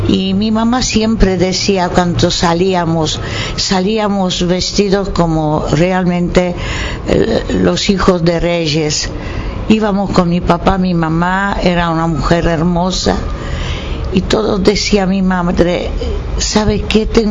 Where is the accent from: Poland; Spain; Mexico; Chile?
Poland; Warsaw, Masovian Voivodeship; Nací en Polonia, en Varsovia.